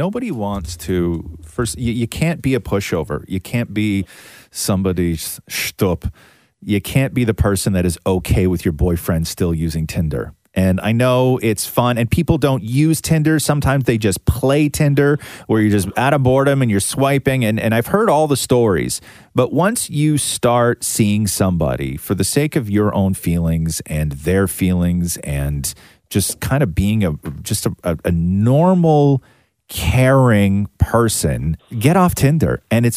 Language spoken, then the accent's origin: English; United Kingdom; As we're British, she makes fun of me for pronouncing your name the way you say it